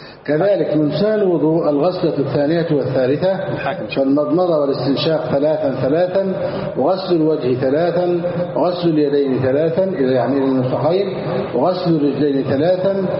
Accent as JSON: {"language": "Arabic", "country": "Egypt", "said": "أهل بلدنا مصر"}